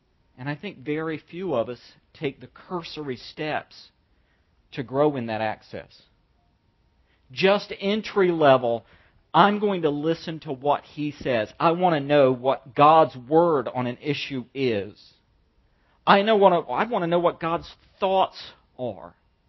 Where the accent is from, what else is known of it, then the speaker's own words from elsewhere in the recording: the South, United States; you know, I'm from the South. You can't breed that out of a person. I'm stuck. It's as stuck to me as my accent.